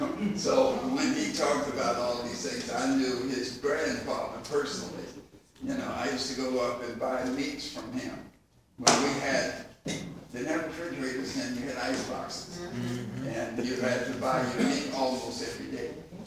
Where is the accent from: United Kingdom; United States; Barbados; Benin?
United States; Apalachicola, Florida; also born or lived in Brooklyn, New York; I grew up in Apalachicola. And I wasn't born here because I was born in Brooklyn, New York, but my dad was born here.